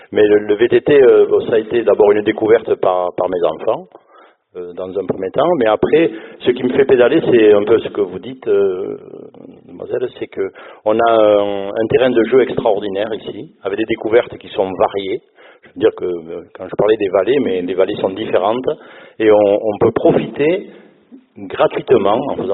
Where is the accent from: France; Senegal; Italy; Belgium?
France; Lourdes, Occitanie; je suis de Lourdes, dans la vallée juste après l'Ocrup.